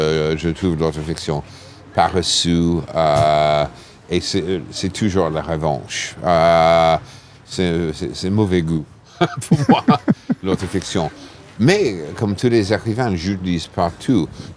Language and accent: French; New York, United States; mais c'est ma ville natale